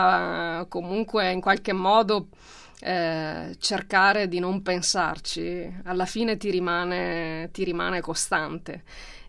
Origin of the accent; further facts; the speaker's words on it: Cittadella, Veneto, Italy; born there; nata a Cittadella